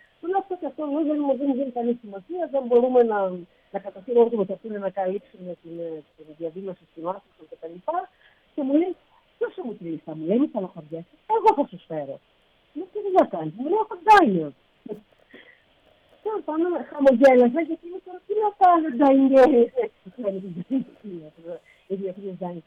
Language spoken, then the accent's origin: Greek; Spilia, Greece; Για όσου θέλουν να έρθουν στο χωριό μου τη σπηλιά